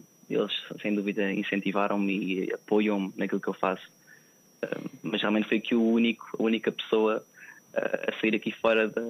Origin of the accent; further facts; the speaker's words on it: Benavente, Santarém, Portugal; Eu ingressei num grupo infantil-juvenil de Benavente, que é a terra onde eu cresci